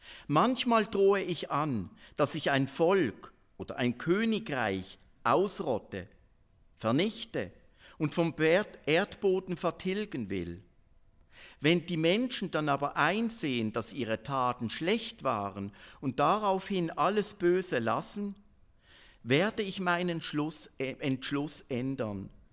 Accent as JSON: {"language": "German", "country": "Switzerland", "said": "Wir als Schweizer, ich denke, wir sind nicht in der gleichen Art und Weise von Gott erwählt."}